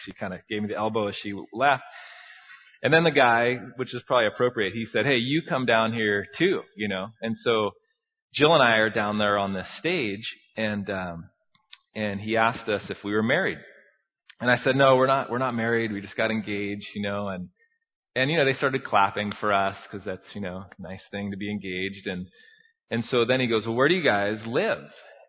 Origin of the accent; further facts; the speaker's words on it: Forestville, United States; her uncle was actually one of my baseball coaches growing up in Forestville.